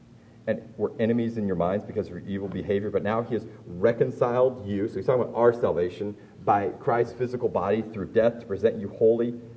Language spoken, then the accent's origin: English; Waverly, Nebraska, United States; And like, I grew up outside of Waverly. And so if you've ever gone down Highway 6 to Omaha, there's that long train track.